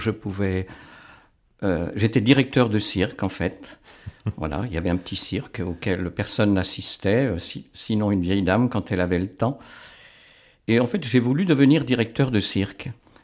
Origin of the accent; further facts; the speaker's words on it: Annecy, Auvergne-Rhône-Alpes, France; born there; Je suis né à Annecy en 1951.